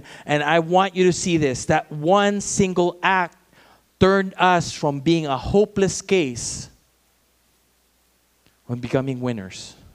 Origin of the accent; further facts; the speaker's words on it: Philippines; And as a Filipino, that victory, I felt like a winner.